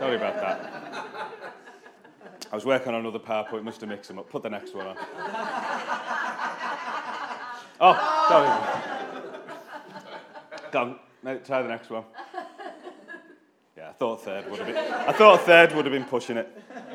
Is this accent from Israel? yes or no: no; United Kingdom; I'm British, so I'm repressed, I can't say that.